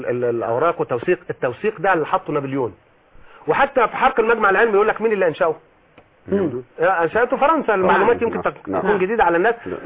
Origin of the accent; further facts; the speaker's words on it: Sabalut, Minya Governorate, Egypt; انا من المنيا من صبلوط، والمنيا من البلاد اللي نسبه الاقباط فيها توصل ل 15 او 20%